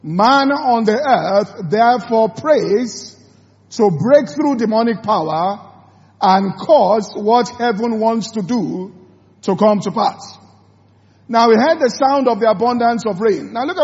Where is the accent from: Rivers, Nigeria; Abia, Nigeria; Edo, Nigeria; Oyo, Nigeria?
Oyo, Nigeria; Ibadan; There are many things we are doing in Lagos because we grew up in Ibadan.